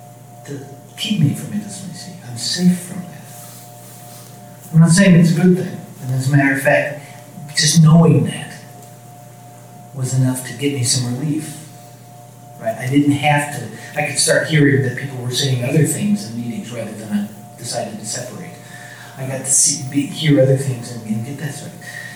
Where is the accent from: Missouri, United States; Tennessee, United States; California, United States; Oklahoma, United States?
California, United States; But yeah, hey, we're from California lands, from nuts and fruits, and they know us.